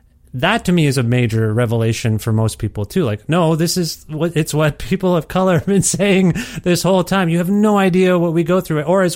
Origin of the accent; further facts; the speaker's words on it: Canada; Am I allowed to say that as a Canadian? I don't know.